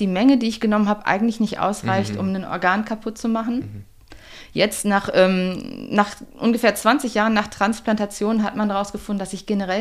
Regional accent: Lübbecke, North Rhine-Westphalia, Germany; Genau, ich komme aus Lübbecke, das sind so 20 Minuten etwa entfernt.

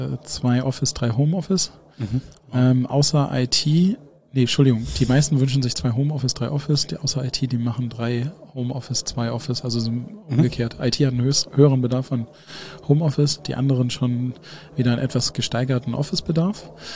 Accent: Regensburg, Bavaria, Germany; Aus Regensburg.

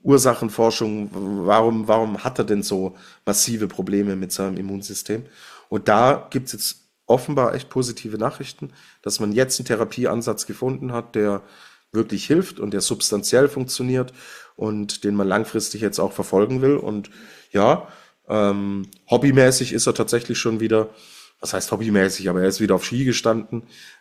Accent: Switzerland; als Schweizer Skifan freue ich mich natürlich

